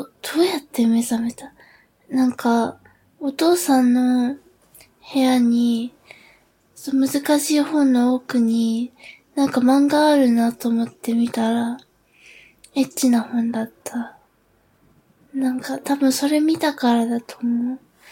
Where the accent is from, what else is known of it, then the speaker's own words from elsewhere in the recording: Hiroshima, Japan; 出身地は、広島県です。